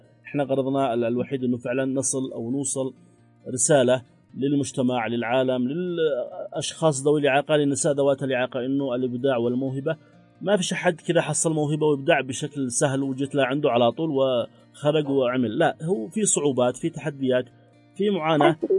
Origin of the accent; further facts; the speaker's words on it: Yemen; هل هناك معاهد أو جامعات متخصصة عندنا في اليمن في هذا الموضوع